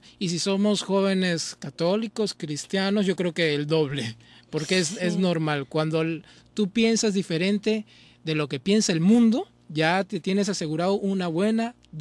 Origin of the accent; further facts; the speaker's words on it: Peru; soy el único peruano nominado.